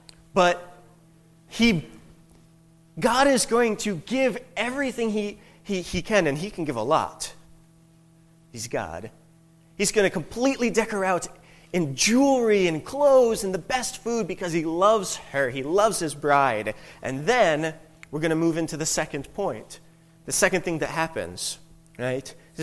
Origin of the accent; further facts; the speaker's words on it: Baltimore, Maryland, United States; I'm a city boy. I grew up in Baltimore. I learned how to drive on 95 between Baltimore and Washington, D.C.